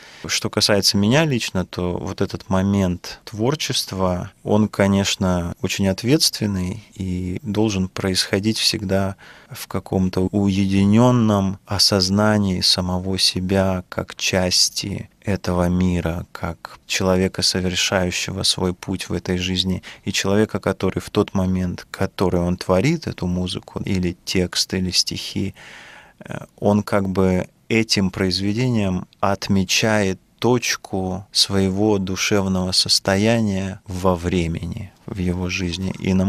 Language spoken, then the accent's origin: Russian; Siberia, Russia; Да, я сибиряк.